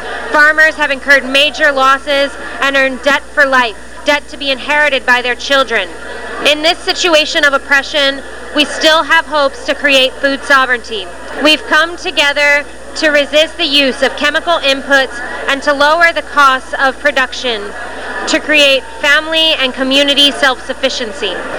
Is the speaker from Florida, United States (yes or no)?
yes; Tampa, Florida, United States; now in Texas, United States; I'm from Tampa, which is just a couple hours north of here. And over the years, I've lived in a couple of other places. Right now, I'm in Texas.